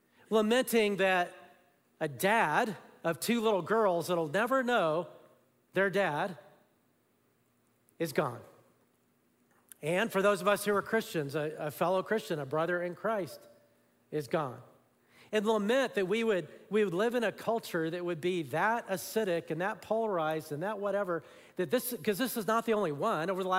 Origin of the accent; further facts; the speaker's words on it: Alabama, United States; So I grew up in Alabama, and I remember when I was in high school, I met my friend's great-grandmother.